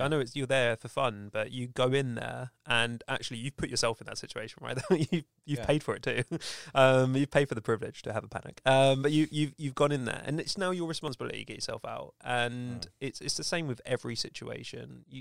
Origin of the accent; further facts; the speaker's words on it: Greenwich, London, United Kingdom; born there; I was born in Greenwich, if anyone's asking. It's a hospital that was had asbestos in it, so they had to rip it down, East Greenwich.